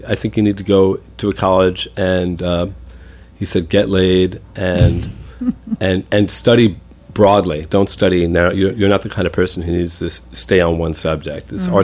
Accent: United States; Really, as an American who grew up in an Italian-American kind of neighborhood, and also, I have family in Brooklyn, and, you get the story.

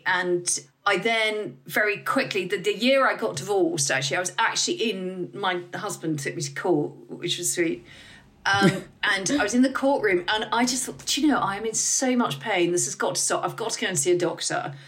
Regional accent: United Kingdom; I don't know whether this is because we're British or what

